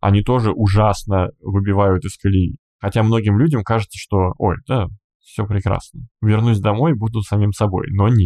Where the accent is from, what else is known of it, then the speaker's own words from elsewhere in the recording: Russia; moved away; То, что мы продолжаем работать, и то, что я, уехав из России, продолжаю работу, меня, конечно, очень окрыляет.